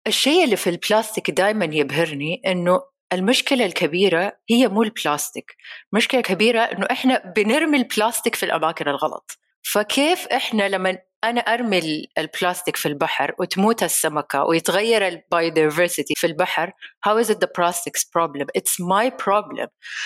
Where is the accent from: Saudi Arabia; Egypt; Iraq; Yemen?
Saudi Arabia; إحنا عندنا في السعودية دائما أفكر نفسي